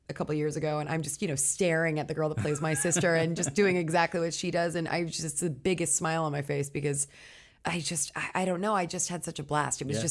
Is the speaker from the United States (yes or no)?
yes; Scottsdale, Arizona, United States; born there; I was born in Scottsdale, Arizona, which is a suburb of Phoenix.